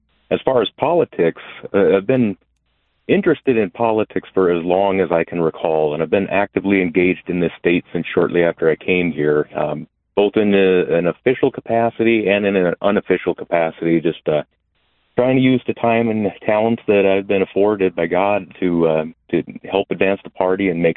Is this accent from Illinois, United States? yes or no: no; Colorado, United States; also born or lived in Montana; now in North Dakota, United States; Yeah, so I am a North Dakota transplant from 2008. At the time of the financial crisis, I'd moved here from Montana. But I actually grew up in Colorado and lived there until about